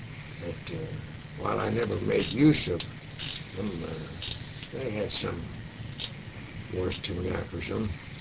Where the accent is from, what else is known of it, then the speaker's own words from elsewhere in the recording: Cincinnati, Ohio, United States; Well, I came from Cincinnati. I was born there, and so was my wife. In fact, we both lived in the same suburb.